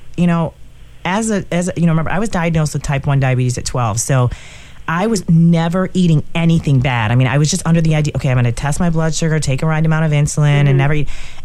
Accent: Michigan, United States; I actually was at a gym where I'm from Michigan.

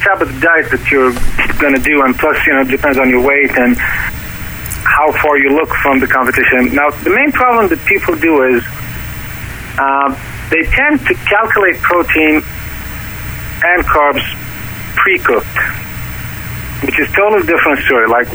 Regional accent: Bahrain; now in Abu Dhabi, United Arab Emirates; I'm actually, at the moment, I'm in the United Arab Emirates, but I'm originally from Bahrain.

